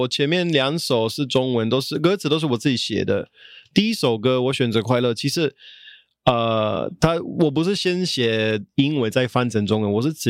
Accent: Italy; Chinese is a second language; 在我们意大利虽然有意大利文，但是我们每一个城市有它的方言，那我们在城市我们都是讲方言，我会意大利文哦，但是我从小到大都是讲方言

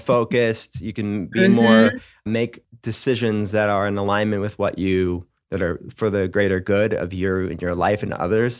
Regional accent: Pittsburgh, Pennsylvania, United States; I'm from Pittsburgh, Pennsylvania

